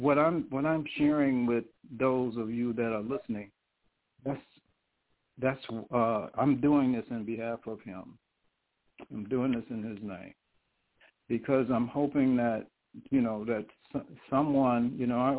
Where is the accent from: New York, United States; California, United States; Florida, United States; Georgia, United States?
New York, United States; Brooklyn; born there; also born or lived in Bronx / Queens; we lived in the Bronx. So I was born in Brooklyn. I lived for a very short while in Queens.